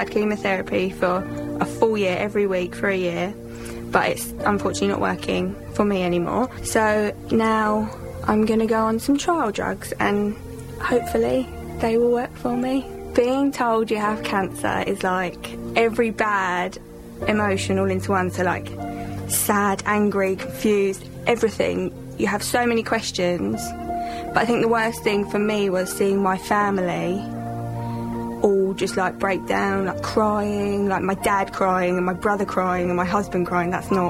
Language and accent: English; London, United Kingdom; I'm 23 and I'm from South East London.